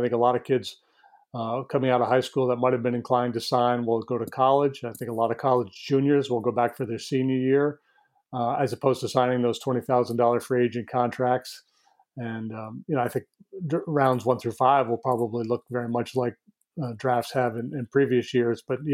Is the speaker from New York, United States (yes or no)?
yes; New York, United States; back here in my hometown, I got thinking about my younger days. And I think it's fairly unique to this little town that I'm from in northern New York.